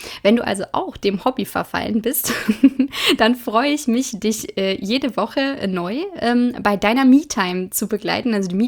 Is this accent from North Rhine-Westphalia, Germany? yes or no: yes; Hagen, North Rhine-Westphalia, Germany; 29 Jahre bin ich alt, ich komme aus Hagen und das bringt mich in die sehr, sehr glückliche Situation, dass ich sowohl bei Ruhrgebiet als auch bei Sauerland auf Partys laut mitgrölen darf.